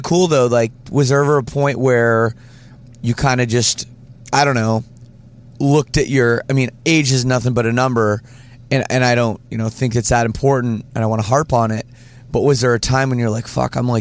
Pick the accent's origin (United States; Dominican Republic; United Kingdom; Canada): Canada; Ontario; now in Windsor, Canada; I'm from Ontario